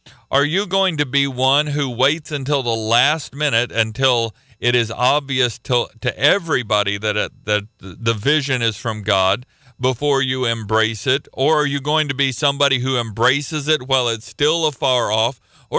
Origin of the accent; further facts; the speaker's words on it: Oklahoma, United States; Listen, I am from Oklahoma. I will make fun of Oklahoma. You are not going to offend me.